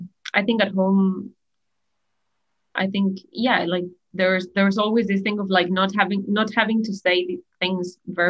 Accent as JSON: {"language": "English", "country": "Spain", "tie": "born or raised there", "moved": "as an adult", "lives_now": "United Kingdom", "said": "I was born and raised in Spain, and I've been living in the UK for the last 3 years and a half."}